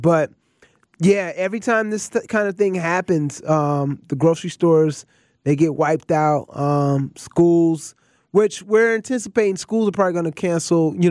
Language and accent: English; Connecticut, United States; So, listen, I'm originally from Connecticut, so Snowpocalypse for me was like, yeah, it was bad